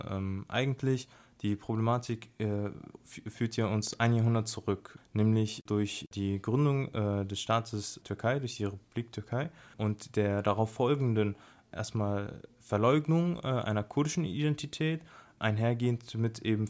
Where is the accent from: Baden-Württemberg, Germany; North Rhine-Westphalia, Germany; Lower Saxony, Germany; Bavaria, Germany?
North Rhine-Westphalia, Germany; Cologne; Ich komme aus Köln und studiere in Bonn.